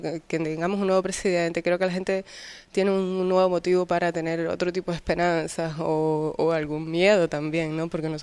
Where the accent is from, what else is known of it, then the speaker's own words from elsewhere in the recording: Cuba; Y el intentar yo entenderme a mí misma como cubana.